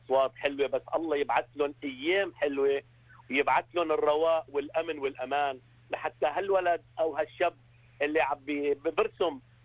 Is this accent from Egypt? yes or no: no; Aleppo, Aleppo Governorate, Syria; now in Lebanon; كوني أنا مواطن سوري ومن مدينة حلب تحديدا، طبعا حلب وبالأخص حلب بقول لأني أنا من مدينة حلب، لأنه عاشت فترة عصيبة جدا ما كانت بعيدة عن وجداني ولا عن بالي. أنا ساكن بلبنان لكن دائما موجود بسوريا